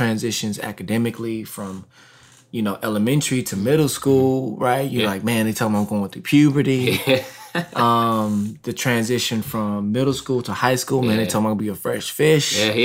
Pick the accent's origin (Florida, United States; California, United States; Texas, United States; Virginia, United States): Texas, United States; I'm from Texas.